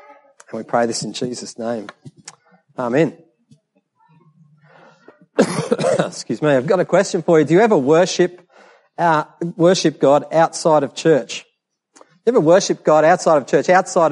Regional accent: Australia; I am Australian, born and bred. I hold an Aussie passport

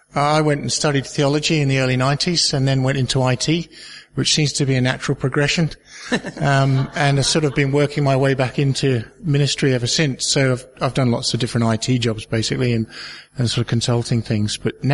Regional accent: England, United Kingdom; also born or lived in Scotland; All right, so I'm born in England. You've probably heard of that capital, which is called London. But I've spent most of my life living in Scotland. But being English

